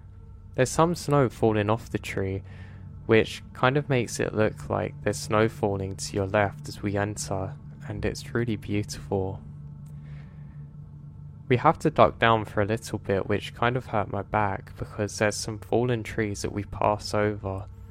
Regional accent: United States; born there; I am American. I was born in America, but my father's from Norway

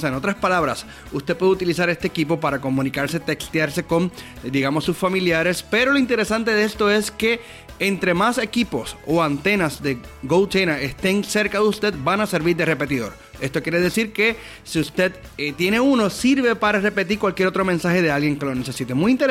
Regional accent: Puerto Rico; de donde yo vengo, en Puerto Rico

